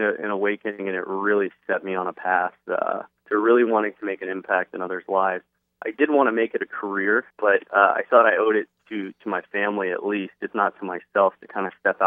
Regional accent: Tampa, Florida, United States; Sure. Yeah, I grew up in South Tampa.

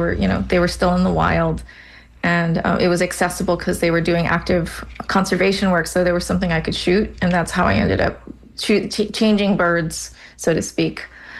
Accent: Hawaii, United States; well, I'm from Hawaii. I should try to draw what we have there.

